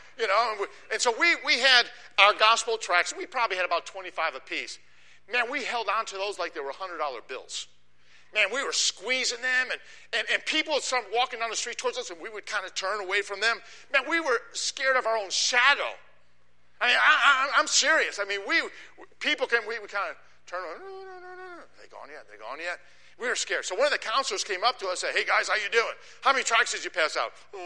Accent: Chicago, Illinois, United States; And I said, I'm from Chicago.

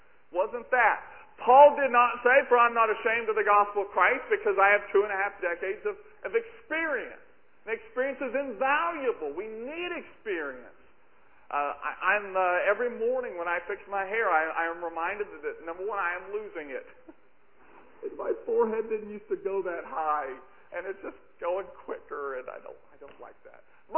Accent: North Carolina, United States; I told you I'm from Western North Carolina, and we really are hillbillies.

